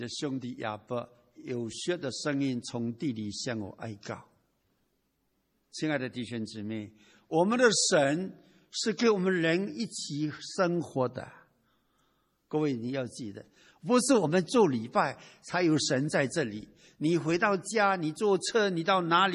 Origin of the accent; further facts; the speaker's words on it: China; 我在中国农村长大，我们那个家我们那个农村有两姓，一个姓陈的， … ，两个两姓的人差不多都有五六百人，大概一千二左右。那么我妈妈是姓陈的